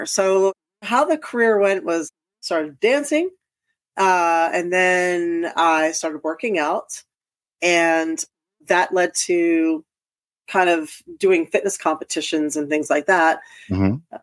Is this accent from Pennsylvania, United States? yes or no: yes; Philadelphia, Pennsylvania, United States; I grew up in Philadelphia. I could get into any club I wanted to and drink.